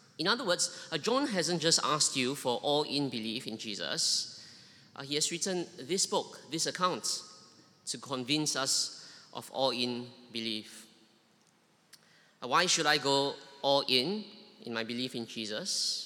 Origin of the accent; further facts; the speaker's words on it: Singapore; now in London, United Kingdom; I'm not sure whether you can tell from my accent. I'm originally from Singapore. I moved over with my family about 2 years ago.